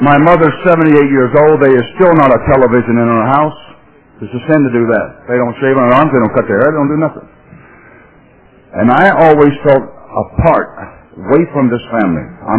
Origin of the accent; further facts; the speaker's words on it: North Carolina, United States; but I was raised in North Carolina, and I was four boys in my family.